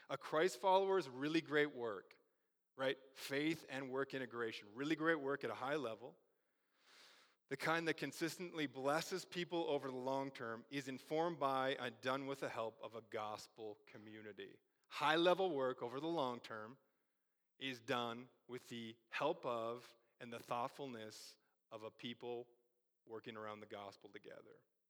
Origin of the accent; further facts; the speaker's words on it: Midwest, United States; I'm from the Midwest, some of you are from different places.